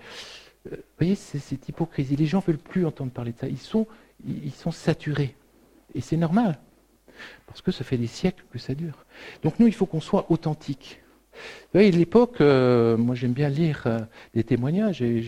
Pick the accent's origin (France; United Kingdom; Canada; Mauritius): France; Chez nous, en Europe et en France, c'est l'horreur.